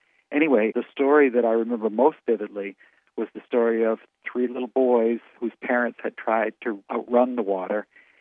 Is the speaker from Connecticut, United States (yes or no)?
yes; Norwich, Connecticut, United States; I was doing a radio show, and it was in my hometown of Norwich, Connecticut.